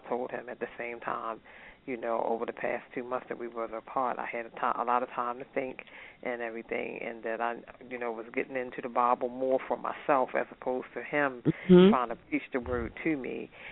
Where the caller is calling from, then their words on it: Maryland, United States; I was calling from Maryland